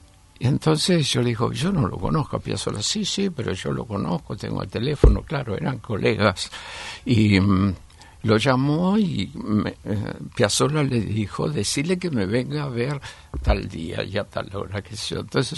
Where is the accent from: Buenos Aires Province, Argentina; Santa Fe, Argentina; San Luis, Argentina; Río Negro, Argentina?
Buenos Aires Province, Argentina; Lobos; born or raised there; also born or lived in Olavarría